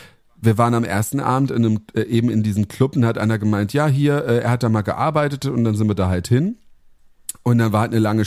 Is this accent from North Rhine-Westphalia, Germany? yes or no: no; Heppenheim, Hesse, Germany; sind wir ja wieder in Heppenheim, in meiner alten Heimat